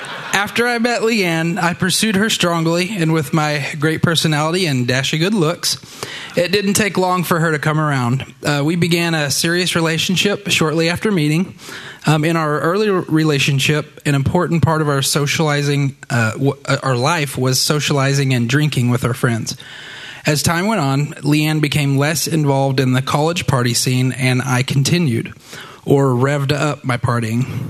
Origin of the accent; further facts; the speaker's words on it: Oklahoma, United States; I grew up in Oklahoma and was raised by two wonderful Christian parents